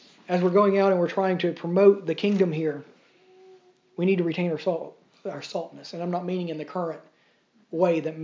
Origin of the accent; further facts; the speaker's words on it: United States; now in Ireland; Just as I am American living in Ireland right now, I am a citizen of heaven.